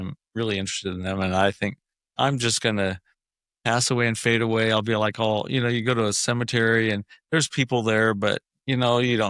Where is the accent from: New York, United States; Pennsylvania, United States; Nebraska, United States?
Nebraska, United States; Omaha; I'm from Omaha.